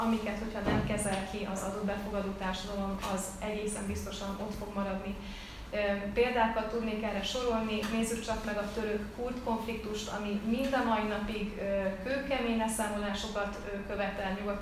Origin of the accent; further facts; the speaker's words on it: Stockholm, Stockholm County, Sweden; én is egy ilyen úgynevezett no-go zónában, tehát egy bevándorló többségű külvárosban nőttem fel Stockholmban, ami talán nem is olyan furcsa, hiszen mi is bevándorlók voltunk